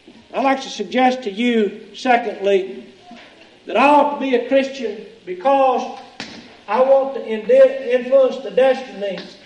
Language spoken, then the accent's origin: English; Texas, United States; As a boy growing up in East Texas, I worked out around the farm a good bit